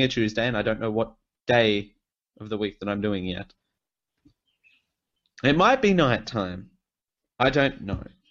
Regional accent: Australia; I'm Australian and live in Australia

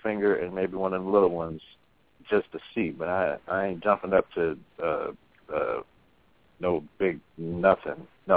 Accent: Midwest, United States; Yeah, I'm from the Midwest.

